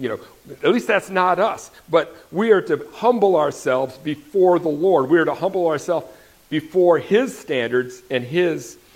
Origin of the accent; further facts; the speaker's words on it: Wisconsin, United States; But some of you probably all know that I grew up in Wisconsin. So I grew up on my grandparents' dairy farm, and we had snowmobiles.